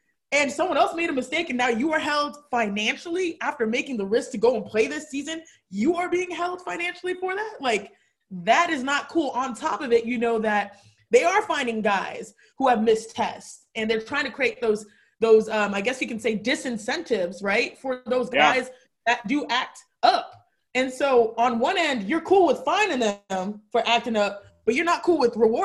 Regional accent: Houston, Texas, United States; you see what happened to my hometown and what came out regarding the Houston Texans, who we all know that Bill O'Brien, former head coach and GM, has parted ways with my hometown team.

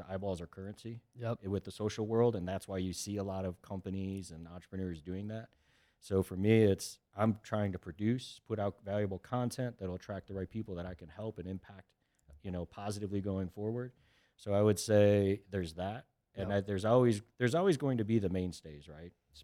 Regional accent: Charlotte, North Carolina, United States; so for me, I grew up in Charlotte in that aspect, loved it, met my wife there

